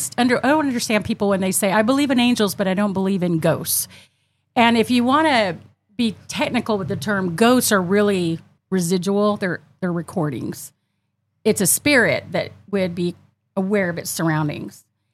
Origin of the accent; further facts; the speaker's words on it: Georgia, United States; I'm from Georgia, and I would stay in her house, no plumbing or electricity